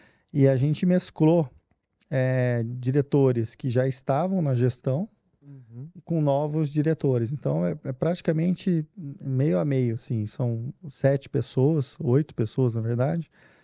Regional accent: Brazil; como brasileiro, né, entender que nós e nosso mercado está evoluído

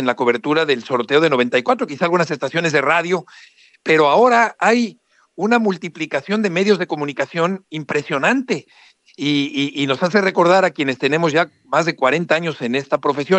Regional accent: Mexico; decimos allá en México

